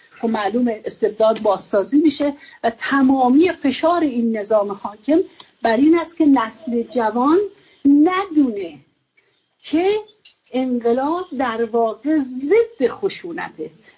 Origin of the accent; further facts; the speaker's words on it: Iran; مفتخر هستم که به عنوان یک ایرانی در آخرین جنبش مردم ایران دیدم